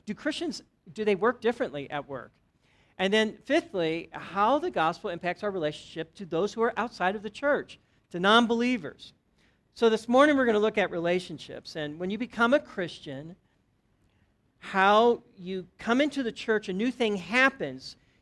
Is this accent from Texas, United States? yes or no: no; Berkeley, Missouri, United States; I grew up in Berkeley, not California, but Berkeley, Missouri. And Berkeley is right next to Ferguson, which you probably heard of that community last year.